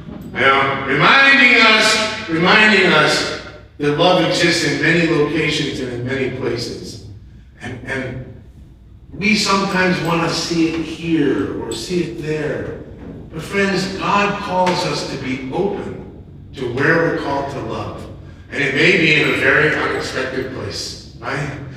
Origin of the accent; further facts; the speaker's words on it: New York, United States; Remember, I'm from New York.